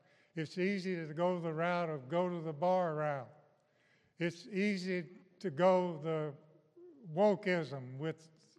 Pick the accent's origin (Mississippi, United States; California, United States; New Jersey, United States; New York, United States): Mississippi, United States; like we sowed Lespedeza's seed in where I grew up in Mississippi.